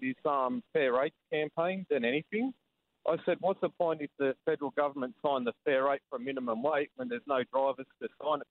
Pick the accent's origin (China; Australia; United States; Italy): Australia; Sydney, New South Wales; I'm from Sydney.